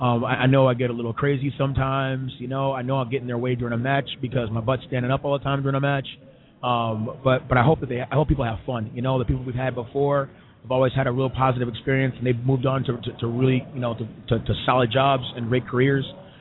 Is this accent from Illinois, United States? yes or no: yes; Evanston, Illinois, United States; Again, same thing coming from Illinois. I'm from Evanston.